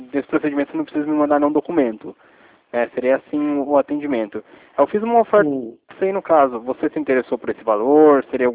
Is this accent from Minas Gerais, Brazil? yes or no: no; São Paulo, Brazil; Eu sou da cidade de São Paulo.